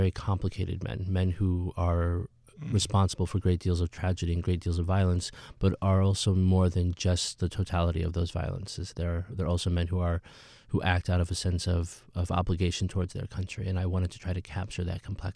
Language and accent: English; Peoria, Illinois, United States; born or raised there